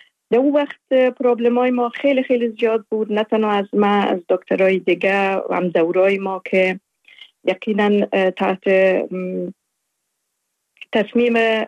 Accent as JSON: {"language": "Persian", "country": "Afghanistan", "tie": "born or raised there", "also_born_or_lived": "Uruzgan / Zabul / Faryab / Kabul"}